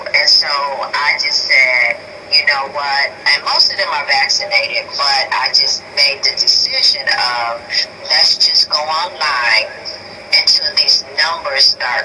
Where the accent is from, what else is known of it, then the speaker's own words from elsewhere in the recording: Michigan, United States; now in Florida, United States; I am not originally from Florida. I am originally from Michigan, but I've been down here about 8 years.